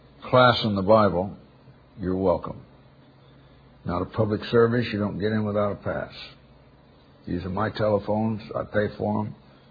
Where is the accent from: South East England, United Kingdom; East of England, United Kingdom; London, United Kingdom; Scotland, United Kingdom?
Scotland, United Kingdom; Well, I'm Scottish.